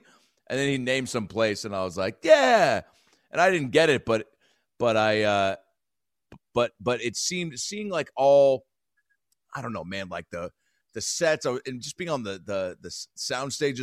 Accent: Seattle, Washington, United States; and the guy thought I was, I'm from Seattle. The guy thought I was from New York

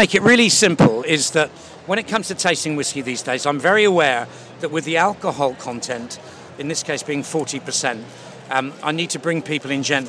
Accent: South West England, United Kingdom; growing up in Cornwall

